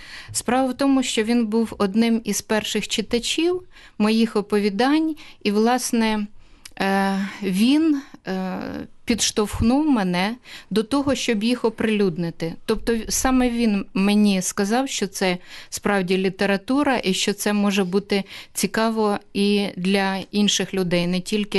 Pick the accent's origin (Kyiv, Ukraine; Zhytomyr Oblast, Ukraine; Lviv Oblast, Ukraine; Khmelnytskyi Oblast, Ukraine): Zhytomyr Oblast, Ukraine; бо я виросла на Поліссі, на Житомирщині